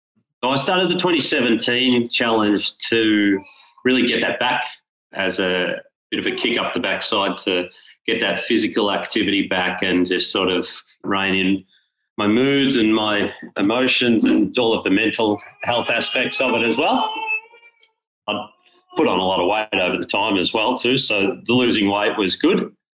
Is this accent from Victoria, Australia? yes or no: yes; Bendigo, Victoria, Australia; So I'm from Bendigo in Victoria. So we're regional Victoria.